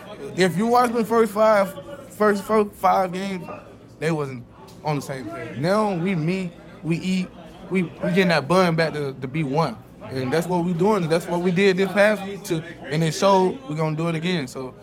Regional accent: Georgia, United States; You know, I'm from Georgia, going out of high school.

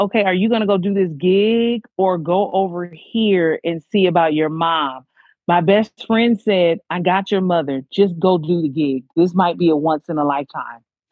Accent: Watts, California, United States; I am born and raised in Watts, California.

